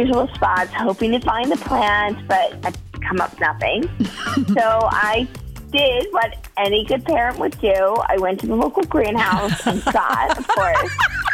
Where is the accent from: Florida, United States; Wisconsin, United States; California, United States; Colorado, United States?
Wisconsin, United States; Madison; I'm from Madison.